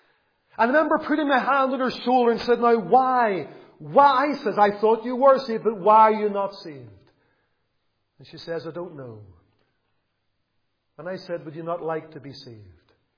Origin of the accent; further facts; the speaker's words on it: Lisburn, Northern Ireland, United Kingdom; I can remember as a little boy growing up in Lisburn, attending church on a Sunday